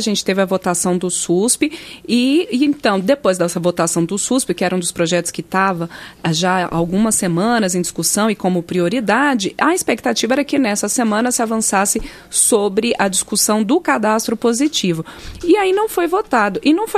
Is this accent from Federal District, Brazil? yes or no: yes; Brasília, Federal District, Brazil; born there; nasci em Brasília.